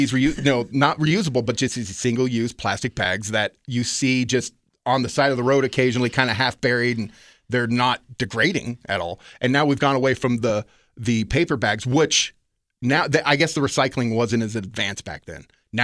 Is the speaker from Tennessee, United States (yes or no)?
no; Oregon, United States; I grew up in Crater Lake's background, in the backyard of Crater Lake.